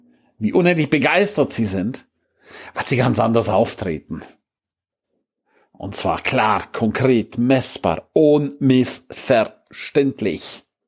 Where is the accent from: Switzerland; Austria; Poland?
Switzerland; Blödsinn, ich bin kein Talent. Ich bin Schweizer.